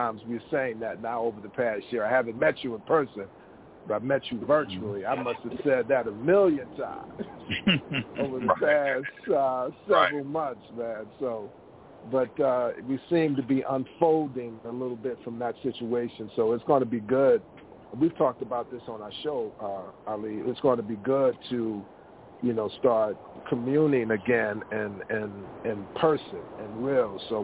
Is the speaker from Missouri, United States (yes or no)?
yes; St. Louis, Missouri, United States; out of St. Louis, Missouri, my hometown.